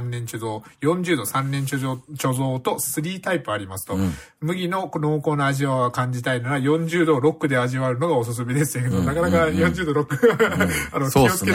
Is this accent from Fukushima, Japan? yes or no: no; Hakata, Fukuoka, Japan; 最初僕もそうなんですよ。博多で育ったので、